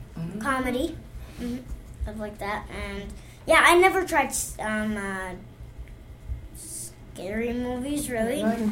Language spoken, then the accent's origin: English; Canada; it's the only sport I'm really proud of saying I'm Canadian